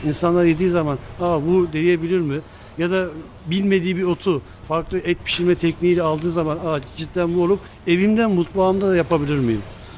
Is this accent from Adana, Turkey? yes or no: no; Malatya, Turkey; now in Alaçatı, Turkey; Aslen Malatyalıyım. 18 senedir Alaçatı'dayım.